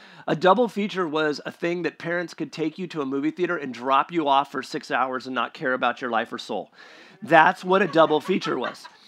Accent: Sacramento, California, United States; As a kid, when I was growing up in Sacramento, and I want to be full disclosure, my mother watches every once in a while online.

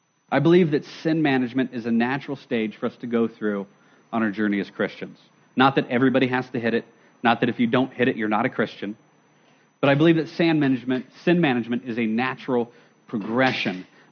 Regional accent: United States; my destiny as an American, to control myself

